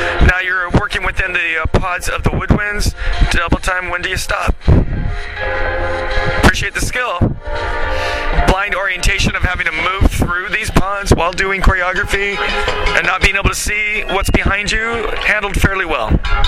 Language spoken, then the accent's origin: English; Los Angeles, California, United States; I'm from Los Angeles.